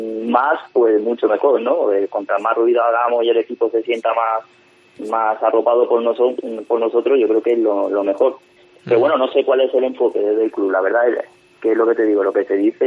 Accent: Ubrique, Andalusia, Spain; now in Valencia, Spain; Bueno, hay gente pues yo soy de Ubrique, por ejemplo

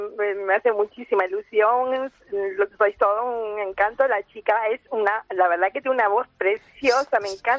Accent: Canary Islands, Spain; uh-huh. Y soy de Gran Canaria.

